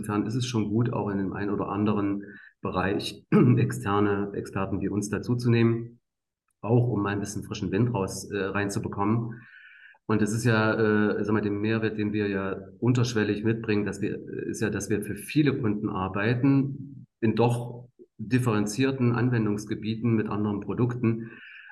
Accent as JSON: {"language": "German", "region": "Thuringia", "country": "Germany", "tie": "born or raised there", "said": "Ja, wenn man hier aufgewachsen ist in der Region Jena, Weimar"}